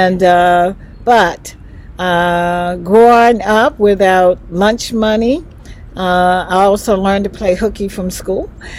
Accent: Asheville, North Carolina, United States; born and raised in Asheville, North Carolina, in the projects. So I grew up in the projects, and I went to Asheville High School

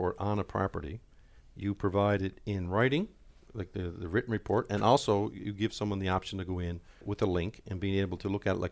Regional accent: Newfoundland and Labrador, Canada; we're both from Labrador. We grew up in Labrador.

